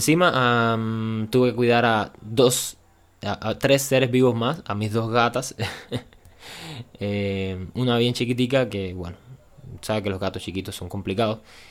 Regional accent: Cuba; Y están pasando muchas cosas fuertes en mi país. Entonces vivir en Cuba es muy difícil.

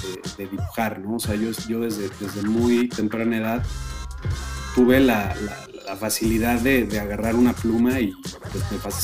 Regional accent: Mexico; como publicista mexicano

